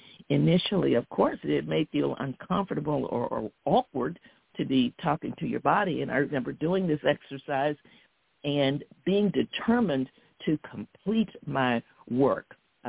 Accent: the South, United States; and like I was raised in the South, in the country, hunting and gathering and raising your chickens and ducks and cows and planting your gardens.

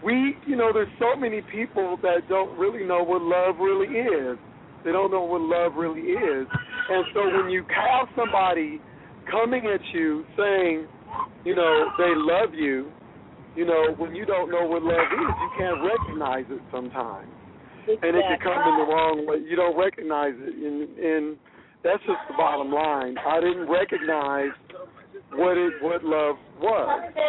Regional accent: Los Angeles, California, United States; Yes, I grew up in South Central LA. I didn't know my father. My mother we grew up on welfare.

